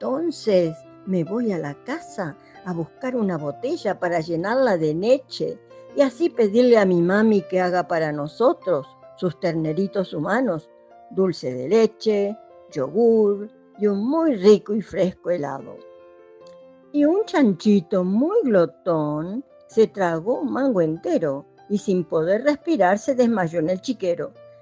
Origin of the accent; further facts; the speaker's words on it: Oberá, Misiones, Argentina; de Oberá y formo parte de AELIJUM, la Asociación de Escritoras para Literatura Infanto-Juvenil de Misiones.